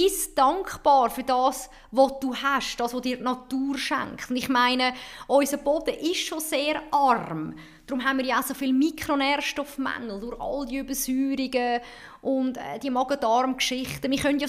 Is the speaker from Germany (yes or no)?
no; Switzerland; Also ich kann nicht Ski fahren, als Schweizerin.